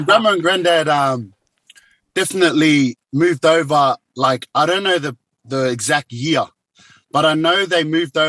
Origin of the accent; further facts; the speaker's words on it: Porirua, Wellington, New Zealand; born there; And my heritage is Samoa, but I'm born in New Zealand, from Porirua.